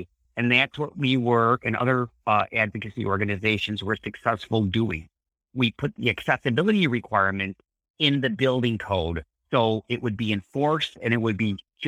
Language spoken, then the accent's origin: English; Buffalo, New York, United States; And I'm from Buffalo, and it was at the Buffalo VA.